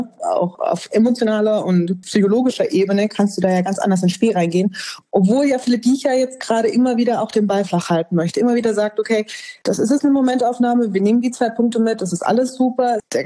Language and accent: German; Magdeburg, Saxony-Anhalt, Germany; Das ist wirklich, wo du dann dastehst und ratlos bist, glaube ich, als Magdeburger.